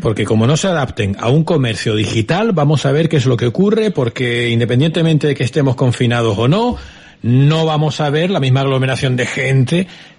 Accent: Spain; los españoles pues somos latinos, ¿no?, y tenemos sangre caliente

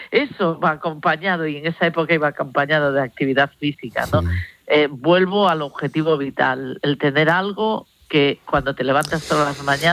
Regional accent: Barcelona, Catalonia, Spain; born there; now in Galicia, Spain

